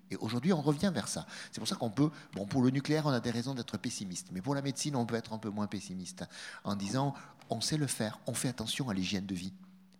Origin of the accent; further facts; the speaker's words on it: France; je connais le cas de la France, puisque je suis français